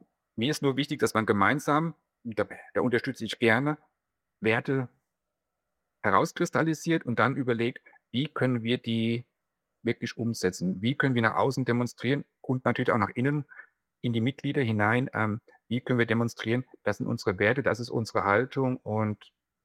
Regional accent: Bavaria, Germany; Ich komme aus der Aschaffenburger Gegend. Das ist 70 Kilometer südlich von Frankfurt am Main. Also wir sind eigentlich mittendrin in Deutschland.

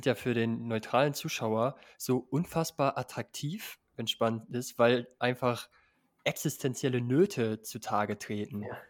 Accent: Northwest Germany, Germany; ich komme ja aus dem Nordwesten.

